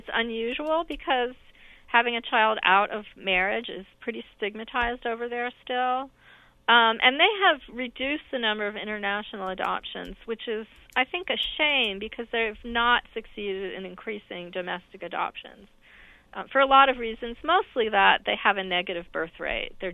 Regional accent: Bellingham, Washington, United States; In Washington, in my hometown of Bellingham

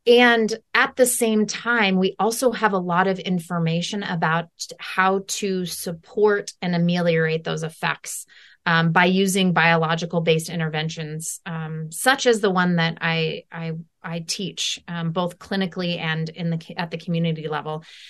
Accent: Twin Falls, Idaho, United States; Well, I'm a born and raised Idahoan. So I have deep roots and deep love for this state in general. I grew up in Twin Falls

